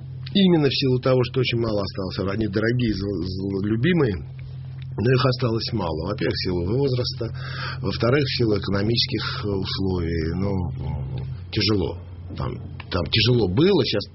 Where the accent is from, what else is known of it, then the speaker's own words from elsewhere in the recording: Moscow, Russia; Я москвич, приезжающий на каникулы.